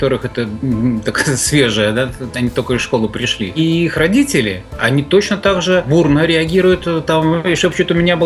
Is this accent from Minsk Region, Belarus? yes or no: no; Grodno, Grodno Region, Belarus; Мой родной город Гродно, где я родился.